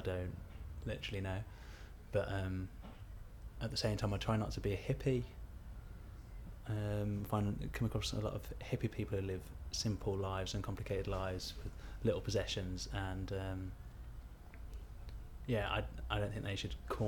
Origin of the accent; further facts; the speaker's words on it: Birmingham, West Midlands, United Kingdom; now in Manchester, United Kingdom; I originate from Birmingham.